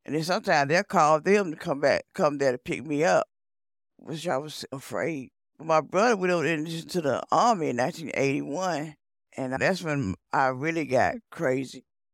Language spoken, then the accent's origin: English; Hawkinsville, Georgia, United States; also born or lived in Columbus; I was born here in Columbus, but I was adopted after my mom died in 1972. So we moved to a little small town called Hawkinsville, Georgia. And I stayed there till I got 17 years old and moved back to Columbus.